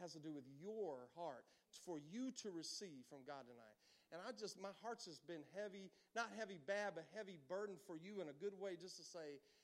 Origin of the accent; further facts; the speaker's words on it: Amarillo, Texas, United States; now in Tombstone, United States; I'm from Tombstone, Arizona. I'm originally from Amarillo, Texas, moved to Tombstone, Arizona.